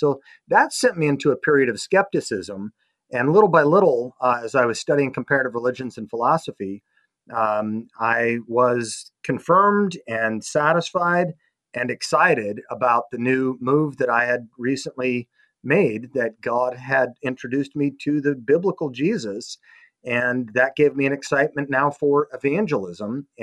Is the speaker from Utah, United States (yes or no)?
yes; Salt Lake City, Utah, United States; So that was what I was raised in Salt Lake City, Utah, to know nothing different.